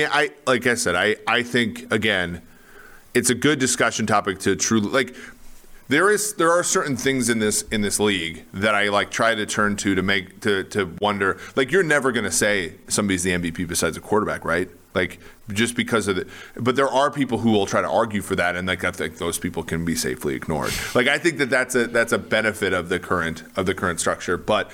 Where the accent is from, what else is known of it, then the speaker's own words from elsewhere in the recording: Minnesota, United States; I grew up in Minnesota. Land O'Lakes was like is a Minnesota brand.